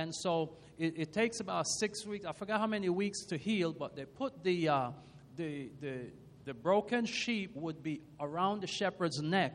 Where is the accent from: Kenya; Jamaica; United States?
Jamaica; Now, I'm from Jamaica, and I remember when I was a young boy, we had about 25 or 35 sheep.